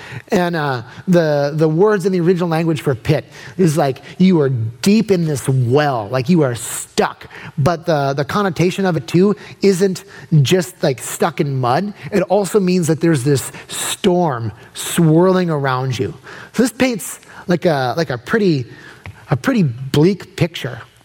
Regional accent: Aiken, South Carolina, United States; I grew up in Aiken. I'm a good old country boy.

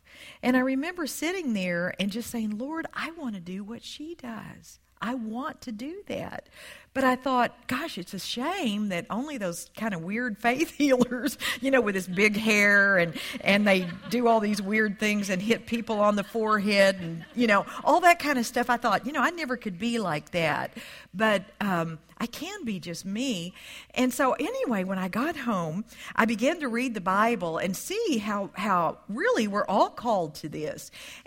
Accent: Texas, United States; accent: Texas; I was raised in Texas. And you may can tell from my accent, it's not Ohio.

